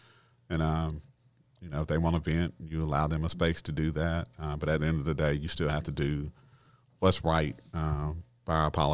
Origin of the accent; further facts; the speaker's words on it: Hartsville, South Carolina, United States; I was born right here in Hartsville, South Carolina, and attended the great Hartsville High School.